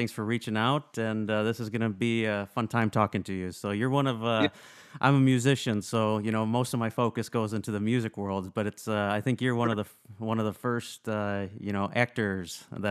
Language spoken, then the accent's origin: English; Aragona, Sicily, Italy; Well, another Sicilian. That's great. I'm from Aragona, so we're from Agrigento area.